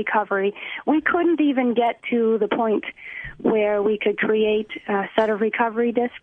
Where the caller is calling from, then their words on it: Rochester, United States; I'm calling from Rochester.